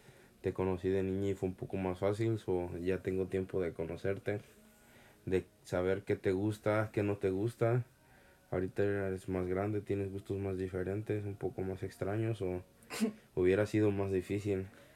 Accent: Zacapu, Michoacán, Mexico; en el pueblo de donde yo soy, llamado Zacapu

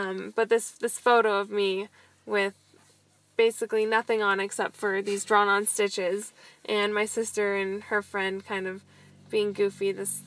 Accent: Colorado, United States; Growing up in Colorado, it was always a great opportunity.

